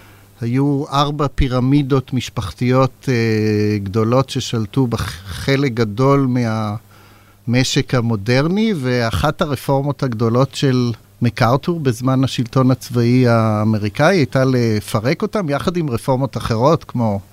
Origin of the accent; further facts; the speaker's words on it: Jerusalem, Jerusalem District, Israel; אני סבון ירושלמי, גדלתי בירושלים.